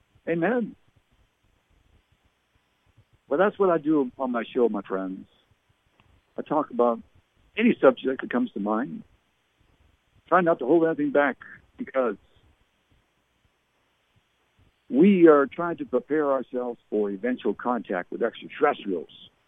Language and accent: English; Canada; born there; I was born in Canada. I was a Canadian citizen until 1988.